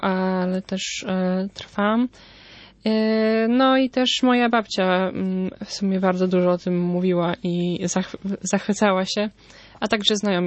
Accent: Pomeranian Voivodeship, Poland; zastanawiałam się, czy zostać u mnie na Pomorzu, gdzieś na uczelni

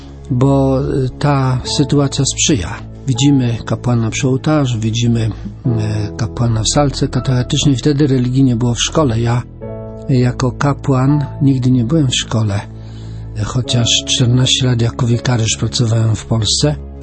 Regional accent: Inowrocław, Kuyavian-Pomeranian Voivodeship, Poland; Ja pochodzę z Inowrocławia, tutaj niedaleko, jak wiemy. Urodziłem się w Inowrocławiu w 1951 roku.

